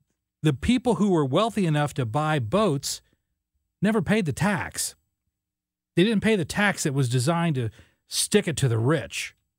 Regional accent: Illinois, United States; And I know I grew up in Southern Illinois, and there was a boat manufacturing company about 10 miles

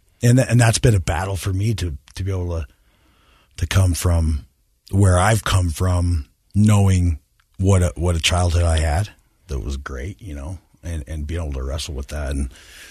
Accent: Clearfield, Utah, United States; I grew up in Clearfield, Utah. … He's in banking.

